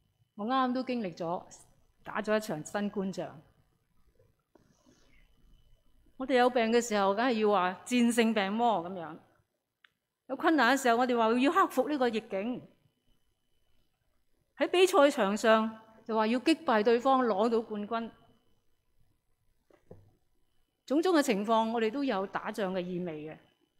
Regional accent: Hong Kong; 尤其是对于我们香港人来讲，因为我们又不用即是服兵役，所以是好像很陌生。

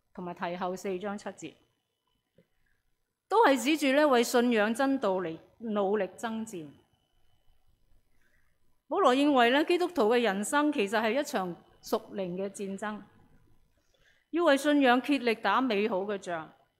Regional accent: Hong Kong; 尤其是对于我们香港人来讲，因为我们又不用即是服兵役，所以是好像很陌生。

